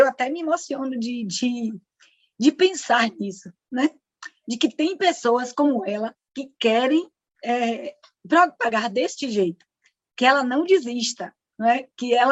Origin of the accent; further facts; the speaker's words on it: Bahia, Brazil; born there; now in Salvador, Brazil; sou aqui de Salvador, Bahia. Na verdade, nasci no interior da Bahia, mas moro em Salvador tem muito tempo. Tenho 54 anos